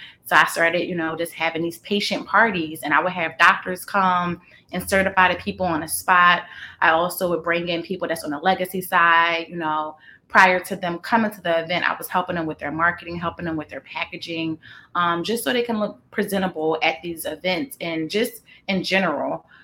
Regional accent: Philadelphia, Pennsylvania, United States; I'm from Philly.

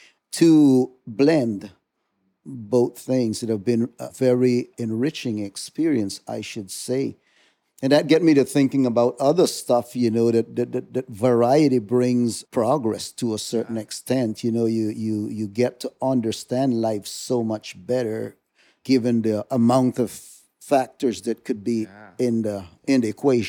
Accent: Roatan, Bay Islands, Honduras; So I am a native Honduran, and I'm sure your listeners could tell by my accent. But I got my English from growing up on the island of Roatan, which was originally, even before my time, a British colony.

